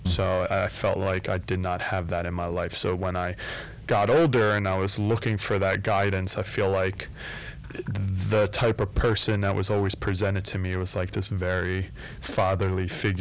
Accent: Philadelphia, Pennsylvania, United States; because growing up in Philly, we felt as though there was a real lack of love

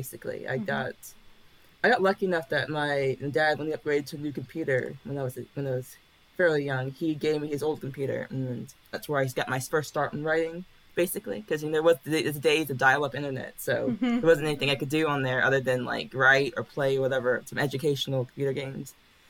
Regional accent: United States; Yeah, I grew up in the U.S. My family is military, so we moved around a bit, but not like internationally. Stayed pretty much around one state, but different parts. We lived in different cities

